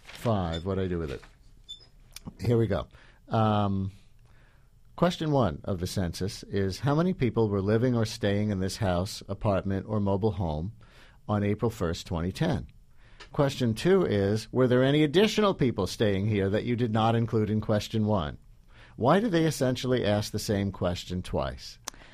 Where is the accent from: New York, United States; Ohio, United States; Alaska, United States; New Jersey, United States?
New York, United States; I'm of Swedish descent. I grew up in the New York area.